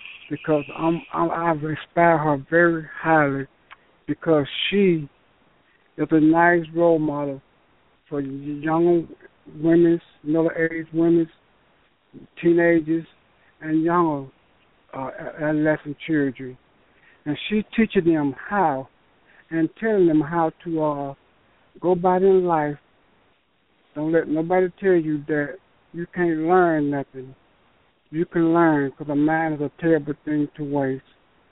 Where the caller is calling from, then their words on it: Atlanta, Georgia, United States; I am calling from Atlanta, Georgia.